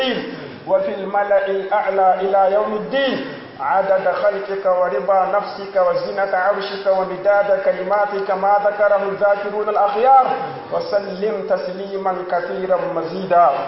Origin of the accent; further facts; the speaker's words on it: Niger; اللهم احفظ بلادنا النيجر، واجعله آمنا مطمئنا